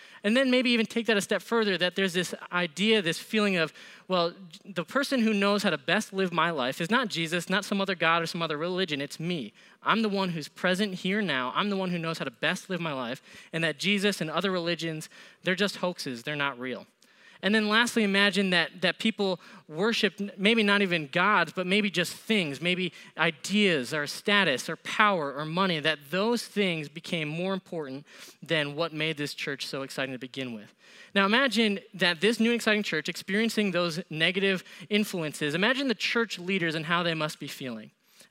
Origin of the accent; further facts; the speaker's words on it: Springville, United States; is I'm originally from Springville. I grew up in the Springville area, and so I feel like there's a connection and a bond between towns like Springville and Eden